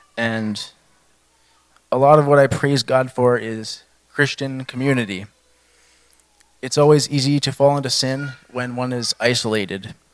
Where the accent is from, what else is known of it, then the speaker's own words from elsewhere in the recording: Melfort, Saskatchewan, Canada; also born or lived in Niger; I spent most of my life growing up in Melfort, Saskatchewan. The last 3 years has been in this area. And for 2 years, I grew up in Niger because my parents were missionaries for a few years